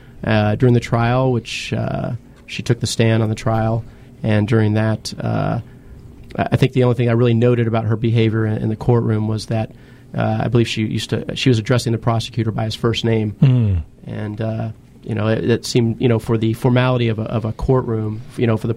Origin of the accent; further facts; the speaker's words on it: the South, United States; I'm not from California. I used to be from a southern part of the country, and so I will sometimes slip into a bit of a southern accent